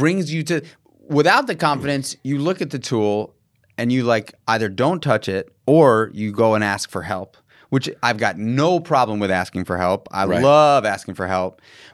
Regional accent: New York City, New York, United States; I grew up in New York City in a small apartment.

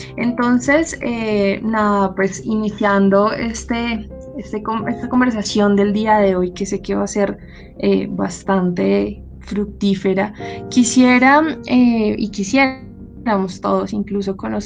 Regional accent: Colombia; nos toca como ciudadanos, como personas, como colombianos

